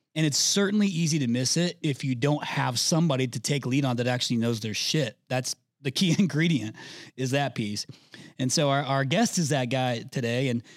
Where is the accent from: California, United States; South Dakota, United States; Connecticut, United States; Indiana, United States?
Indiana, United States; it's so stupid because I'm from Indiana.